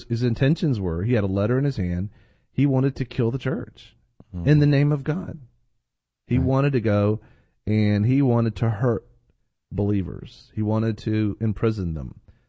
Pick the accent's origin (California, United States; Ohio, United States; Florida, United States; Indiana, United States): Florida, United States; Well, I'm from Florida. We have wet heat.